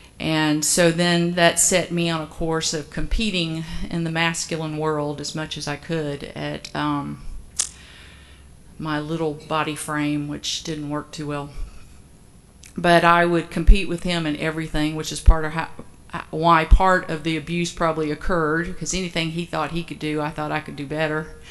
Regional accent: Atlanta, Georgia, United States; So I am one of the originals still here in Atlanta.

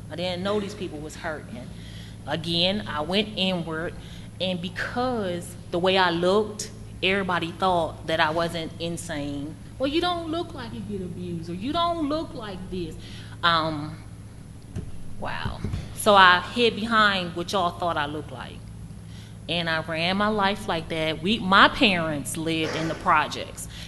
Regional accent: Wilmington, Delaware, United States; I came from Wilmington, Delaware. My mom and my dad were not married.

